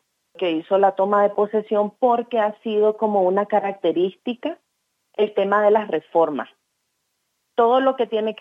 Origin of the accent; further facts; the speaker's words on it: Nicaragua; moved away; somos nicaragüenses, tenemos un estatus que no nos permite involucrarnos en política interna